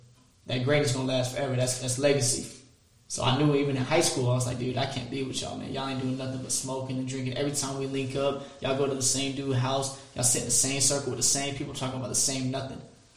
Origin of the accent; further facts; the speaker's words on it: Fayetteville, North Carolina, United States; I'm from Fayetteville, North Carolina.